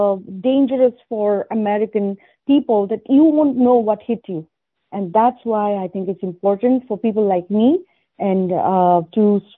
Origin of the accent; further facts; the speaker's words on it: India; In fact, I come from India, and India was made into a socialist country back in 1976.